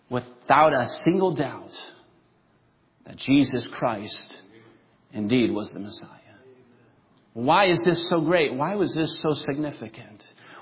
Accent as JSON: {"language": "English", "country": "Russia", "tie": "born or raised there", "said": "One of the things I learned as a kid growing up in Russia, especially driving in the roads that we've had to drive"}